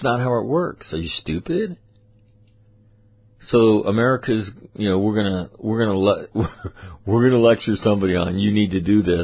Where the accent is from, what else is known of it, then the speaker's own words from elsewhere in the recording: United States; I'm an American that doesn't even live in that country.